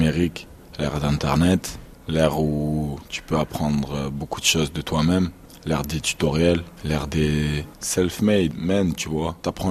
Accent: Toulouse, Occitanie, France; Je pense que même si je viens de Toulouse, j'ai pas pu m'attacher autant que d'autres personnes à un point précis.

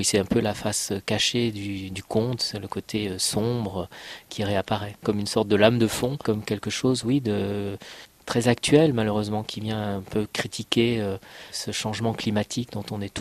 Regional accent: Saint-Étienne, Auvergne-Rhône-Alpes, France; Mais c'est vrai que les souvenirs de mon enfance à Saint-Étienne, c'était plutôt ce qu'on appelait à Saint-Étienne les crassiers, mais qu'ailleurs on appelle les terrils

